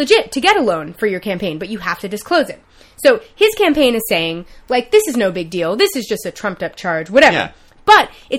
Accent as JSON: {"language": "English", "town": "New York City", "region": "New York", "country": "United States", "tie": "born or raised there", "said": "I never thought, as a New Yorker who grew up in the era where New York was like persona non grata to every political situation"}